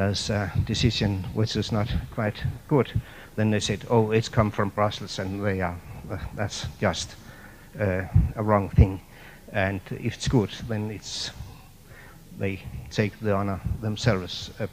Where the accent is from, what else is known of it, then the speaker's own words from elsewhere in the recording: Denmark; English is a second language; We are few people from the Nordic countries, and we know how our public opinion is divided when we talk about EC.